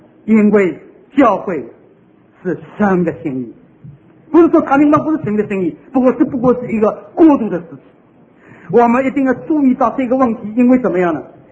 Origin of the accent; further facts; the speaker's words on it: China; 我是基督徒，但是我为什么是中国人呢？